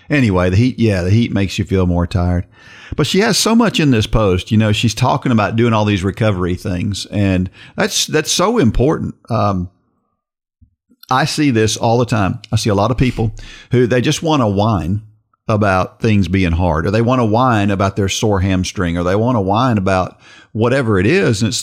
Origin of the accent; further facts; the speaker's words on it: Perth Amboy, New Jersey, United States; born there; And I was born in Perth Amboy, New Jersey.